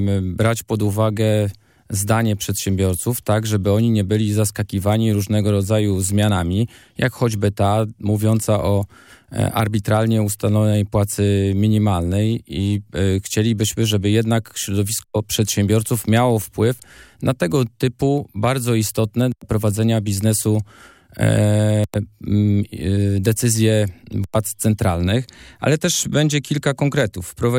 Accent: Pomeranian Voivodeship, Poland; bo jesteśmy z Kociewia, zgodni

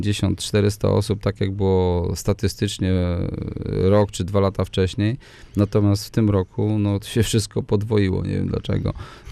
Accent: Słupsk, Pomeranian Voivodeship, Poland; jestem ze Słupska

